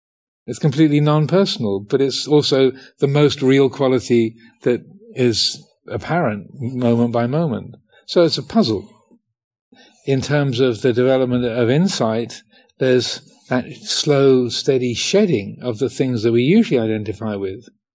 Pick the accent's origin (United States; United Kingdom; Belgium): United Kingdom; England; I am a Theravadan Buddhist. I am a man. I am English, and so on.